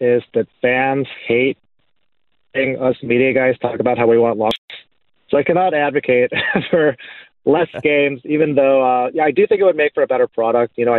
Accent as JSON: {"language": "English", "town": "Chicago", "region": "Illinois", "country": "United States", "tie": "born or raised there", "said": "I grew up in Chicago, so I watched a lot of Bulls games"}